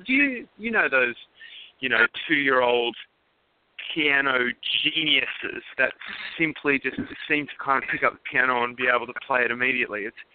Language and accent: English; Australia; I think it's something as an Australian, you don't really hear that energy and personality on our media back home.